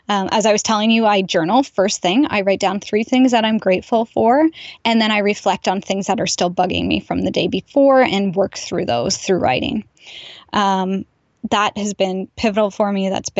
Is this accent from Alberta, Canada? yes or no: no; Listowel, Ontario, Canada; my hometown of Listowel, Ontario